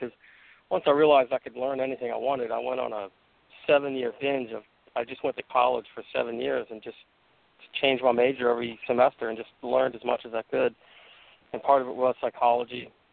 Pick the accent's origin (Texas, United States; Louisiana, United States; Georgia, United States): Louisiana, United States; New Orleans; I was inspired by growing up in New Orleans, going to Mardi Gras